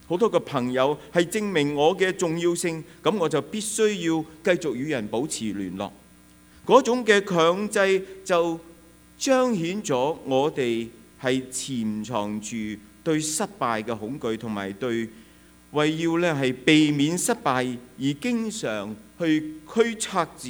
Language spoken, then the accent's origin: Chinese; Hong Kong; now in Canada; 就好像移民来了加拿大的很多不同国籍的，特别是我们香港人，拿到一个安全港回去